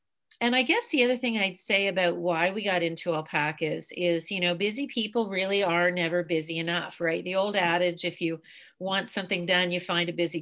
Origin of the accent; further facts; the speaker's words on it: Belleville, Ontario, Canada; So I was originally from the Belleville area, grew up in the country, was a 4-H kid, not on a farm.